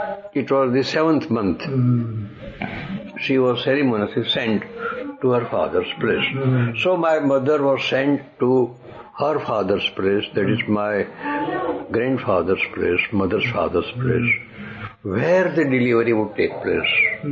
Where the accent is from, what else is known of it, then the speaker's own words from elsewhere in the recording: Palej, Gujarat, India; born there; So I was born in Palej, that is, in the house of my mother's father.